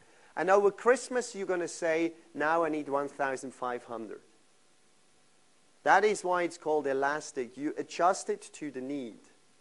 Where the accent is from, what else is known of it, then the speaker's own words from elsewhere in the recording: Switzerland; English is a second language; But I'm coming from Switzerland, and just imagine when we have two weeks of nice weather in a row, then this is an exception of a century.